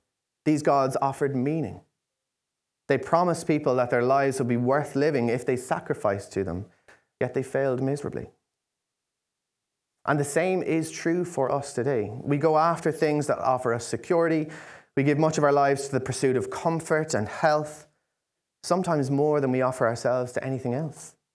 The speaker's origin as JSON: {"language": "English", "region": "County Laois", "country": "Ireland", "said": "being an Irishman, I have never seen Ireland win in a big World Cup, unfortunately. And being a Laois man, I am yet to see my county in an All-Ireland final, sadly."}